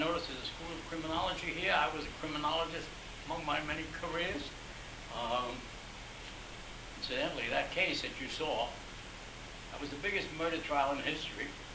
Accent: Transylvania, Romania; Yes, I came from Transylvania. My sister was born in the same house. She was born in Hungary. I was born in Romania.

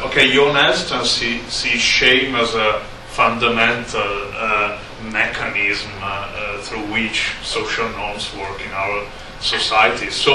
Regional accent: Italy; So I'm coming from Italy, and there the issue is, if people cheat on taxes, do they feel ashamed or not?

